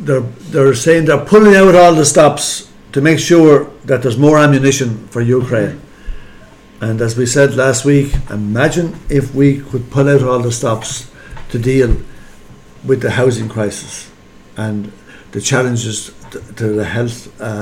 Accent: Leinster, Ireland; accent: Wexford; If I start speaking at that pace in my Wexford accent, no one know what the hell I'm saying.

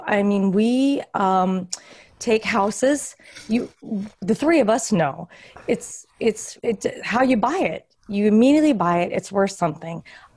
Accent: California, United States; So I, you know, learned about real estate growing up in Orange County.

